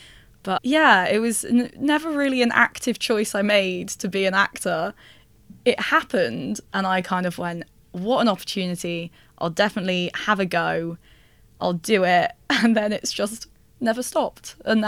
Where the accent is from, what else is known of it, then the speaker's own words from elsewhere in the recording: Liverpool, North West England, United Kingdom; So I grew up in Liverpool, up north